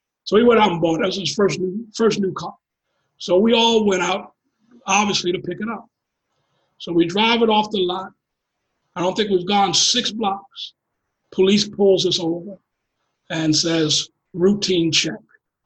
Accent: Baltimore, Maryland, United States; I was born and raised in Baltimore. My parents bought a store after the 68 riots.

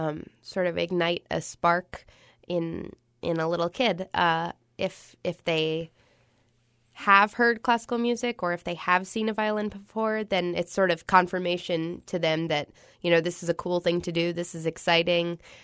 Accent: Philadelphia, Pennsylvania, United States; I mean, they're my hometown band, and I grew up idolizing so many of them

